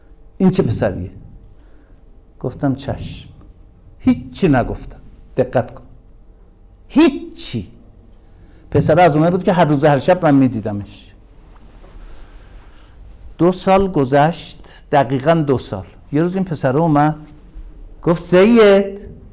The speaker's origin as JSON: {"language": "Persian", "country": "Iran", "said": "ما ایرانی هستیم دیگه، اینو توضیح نمیدم."}